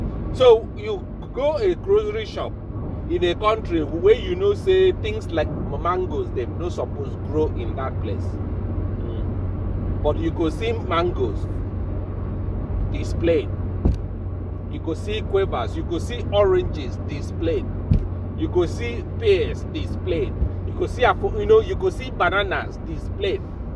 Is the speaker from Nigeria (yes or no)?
yes; Nigeria; I have never seen a mango this size in all my years growing up in Nigeria.